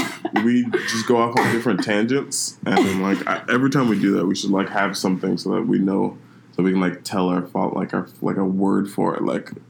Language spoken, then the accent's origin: English; Nigeria; accent: Nigerian; And I was just roasting her on that in my Nigerian accent.